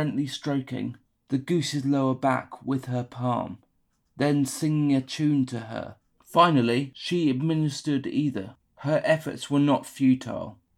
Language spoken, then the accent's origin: English; Reigate, South East England, United Kingdom; accent: Surrey; So my accent is pretty typical of that of someone from Surrey. It's quite close to received pronunciation. Reigate itself is quite a sought-after town for bringing up children